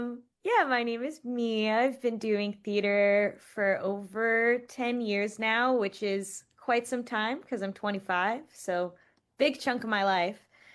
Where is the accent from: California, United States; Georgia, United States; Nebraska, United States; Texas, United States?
Texas, United States; Laredo; I'm from Laredo, so I was doing community theater in Laredo at that time.